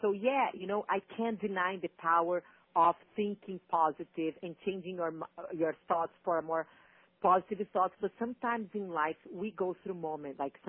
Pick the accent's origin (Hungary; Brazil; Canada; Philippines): Brazil; now in Fargo, United States; I moved from Brazil to Fargo, North Dakota. So, yeah, the weather was a huge change. I came from 85 degrees to 30 below zero.